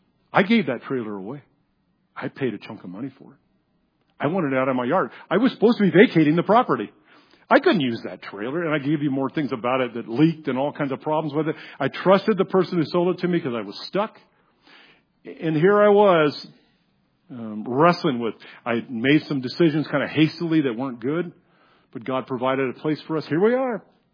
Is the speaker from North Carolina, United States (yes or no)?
no; California, United States; We came from California, went to seminary in Texas, and came up here